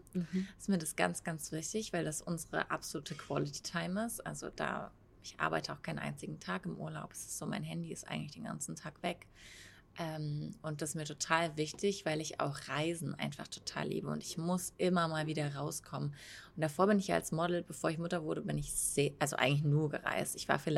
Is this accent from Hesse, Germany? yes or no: no; Cloppenburg, Lower Saxony, Germany; meine Heimat hat einen bestimmten Geruch, da riecht es für mich eigentlich immer so nach frischer Wiese, so wo es gerade geregnet hat, weil es in Norddeutschland ist, da regnet es einfach.